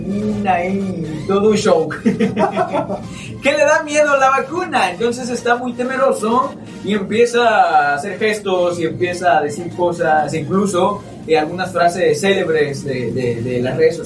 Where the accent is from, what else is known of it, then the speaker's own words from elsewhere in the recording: Mexico; Y ya sabes cómo somos los mexicanos, ¿no?